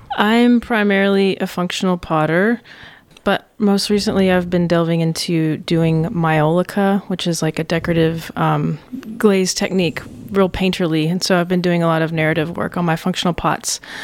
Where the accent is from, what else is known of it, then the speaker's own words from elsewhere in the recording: Little Rock, Arkansas, United States; moved away as an adult; Well, you know, I grew up in Little Rock, Arkansas, and after college, I really just needed to get out. So I got my work visa and moved to London, England.